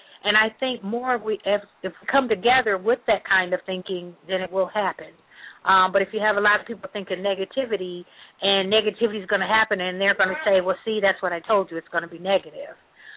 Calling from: Indiana, United States; I'm calling from Indiana.

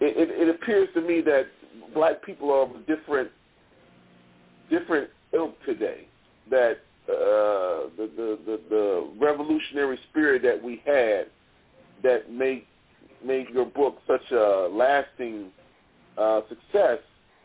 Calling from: Maryland, United States; Well, I'm calling from Maryland, outside of D.C.

